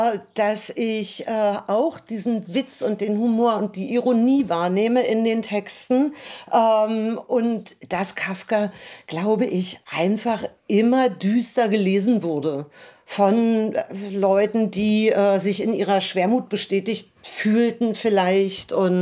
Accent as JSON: {"language": "German", "country": "Germany", "tie": "born or raised there", "said": "Also ich bin in der DDR zur Schule gegangen"}